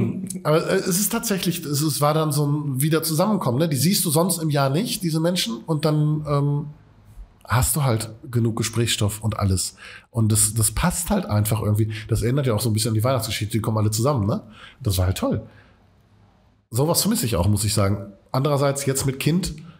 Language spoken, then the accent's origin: German; Essen, North Rhine-Westphalia, Germany; Wir kommen aus Katernberg.